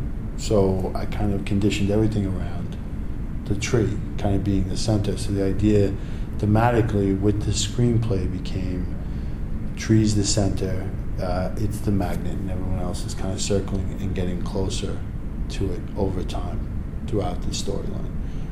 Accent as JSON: {"language": "English", "region": "New York", "country": "United States", "said": "I mean, as a New Yorker, first thing out of my mouth, get out of here."}